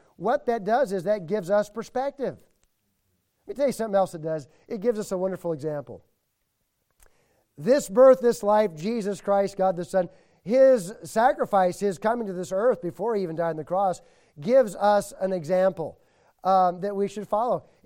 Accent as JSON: {"language": "English", "town": "Nashville", "region": "Tennessee", "country": "United States", "said": "Look, I'm from Nashville."}